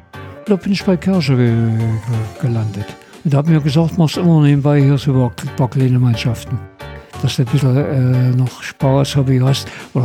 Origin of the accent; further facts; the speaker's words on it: East Germany, Germany; Als Ossi so einen Verein zu übernehmen